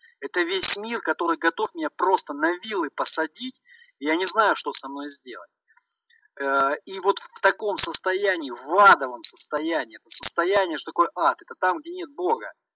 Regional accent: Chekhov, Moscow Oblast, Russia; из Чехова, имею набор своих достоинств, имею набор своих недостатков, изъянов.

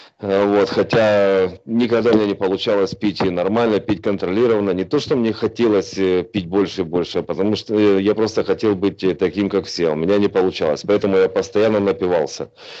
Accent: Ukraine; born there; мне на сегодняшний день почти 45 лет. Родился я на Украине, родился еще тогда в Советском Союзе.

